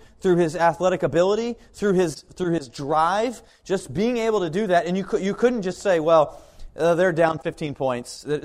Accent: Kansas, United States; now in Florida, United States; and I grew up in Kansas, and so I hated the Denver Broncos.

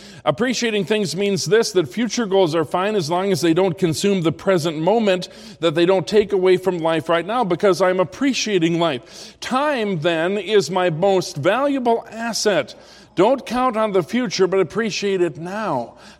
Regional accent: United States; When I saw that with my own eyes, it was such a rebuke to me as an American that I don't appreciate the things that I have.

